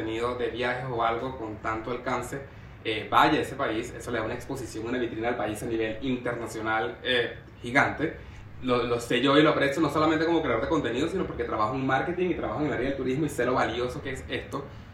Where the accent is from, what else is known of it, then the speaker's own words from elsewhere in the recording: Valencia, Carabobo, Venezuela; now in Chile; nosotros que venimos de Valencia, que igual no es Caracas